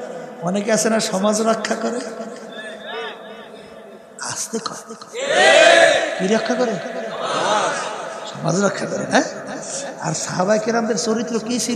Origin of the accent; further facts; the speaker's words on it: Barisal Division, Bangladesh; আমরা বরিশালের